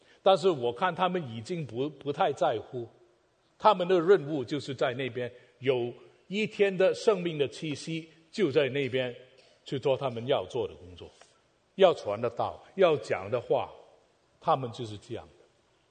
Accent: Guangdong, China; 我是广东人

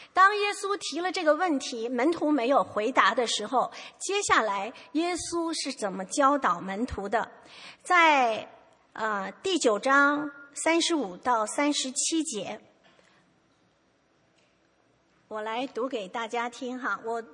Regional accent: China; 我们中国人寓言典故里有一个骄傲的大公鸡

